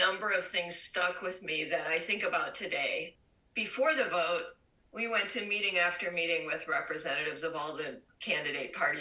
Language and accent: English; Chicago, Illinois, United States; also born or lived in Canada; And when I was little, we moved from the Chicago area to Canada, and we lived there for 5 years, and then we came back.